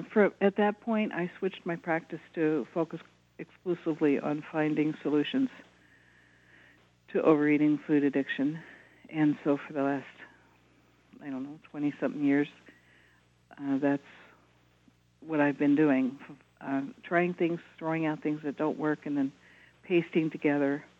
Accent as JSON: {"language": "English", "region": "Indiana", "country": "United States", "tie": "born there", "said": "I was born in Indiana."}